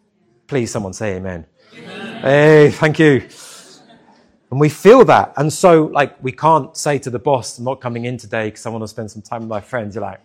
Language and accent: English; England, United Kingdom; And as an Englishman, I was very thrown.